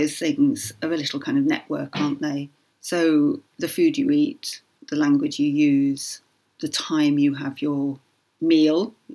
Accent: Yorkshire and the Humber, United Kingdom; I grew up in Yorkshire.

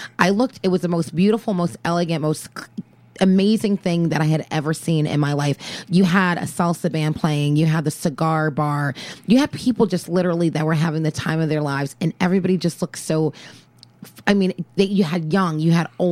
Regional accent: Bethany, Connecticut, United States; Yeah, I grew up in Bethany.

